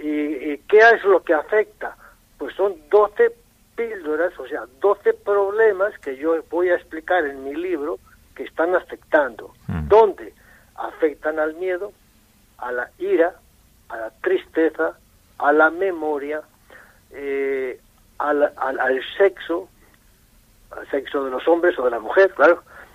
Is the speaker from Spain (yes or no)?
yes; Escalante, Cantabria, Spain; moved away; also born or lived in Santoña / Colombia; Pero bueno, yo en realidad, pues la infancia y todo eso, viví en Escalante hasta que me tocó emigrar a Colombia